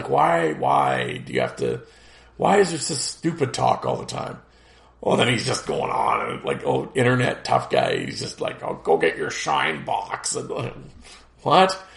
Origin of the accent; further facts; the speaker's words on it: Detroit, Michigan, United States; But then again, I grew up in Detroit and saw real men like Probert, Koser, and McCarty.